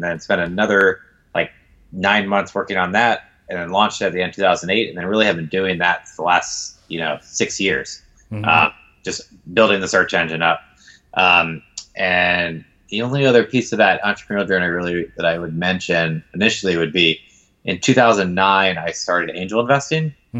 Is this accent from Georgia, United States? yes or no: yes; Atlanta, Georgia, United States; also born or lived in Washington, D.C. / Philippines; I grew up in Atlanta. Even though I was born in DC and spent a couple years in the Philippines, but I moved to outside Atlanta, suburban Atlanta, when I was five, and basically stayed there until going to MIT.